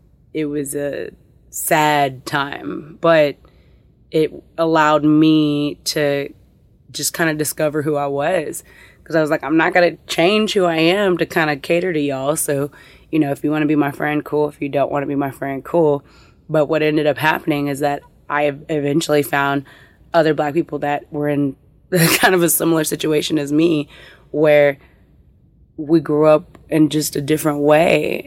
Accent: Houston, Texas, United States; look, we're from Houston, we're from the Gulf Coast, you know, we're going to have all of these different influences in our music

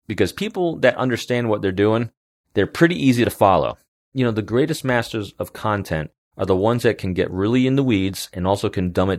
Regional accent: Northeast, United States; I know I speak very fast. I'm originally from the Northeast.

